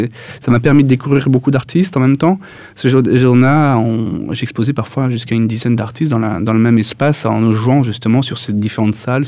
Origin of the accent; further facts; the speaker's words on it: Paris, Île-de-France, France; moved away as an adult; now in Brussels, Belgium; je pouvais m'installer à Paris éventuellement, parce que je suis de Paris, mais je décide de m'installer à Bruxelles.